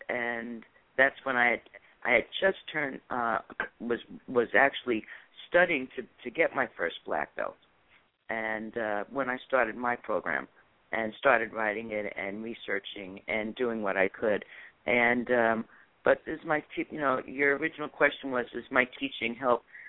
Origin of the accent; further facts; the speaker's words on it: New York, United States; moved away; also born or lived in Florida; As you probably heard from my accent, I'm originally from New York, and I came out here by way of Florida.